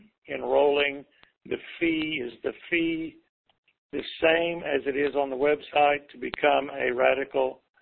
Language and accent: English; Phoenix, Arizona, United States; I'm from Phoenix, Arizona.